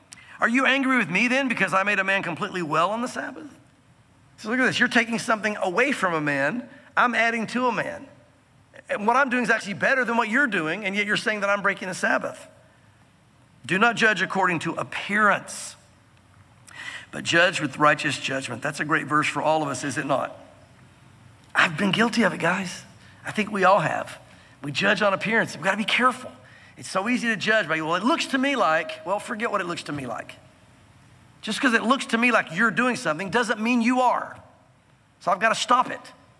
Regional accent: the South, United States; growing up in the South, I thought I knew the Lord. I went to church on a regular basis.

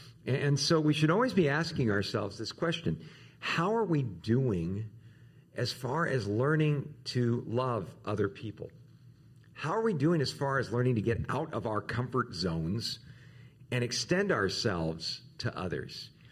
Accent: Tucson, Arizona, United States; hey, you know … I'm from Tucson and all this.

